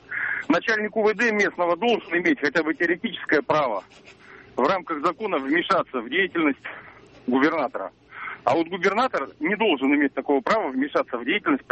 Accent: Omsk, Omsk Oblast, Russia; я из Омска.

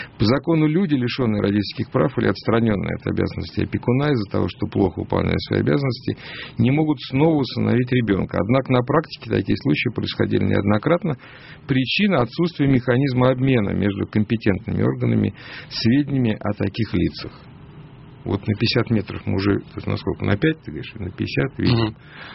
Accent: Russia; узнав, что я из России

